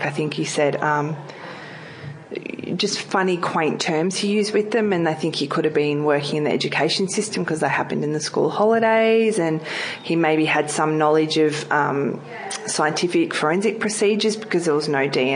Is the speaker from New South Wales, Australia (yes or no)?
no; Ringwood, Victoria, Australia; Like I grew up in Ringwood.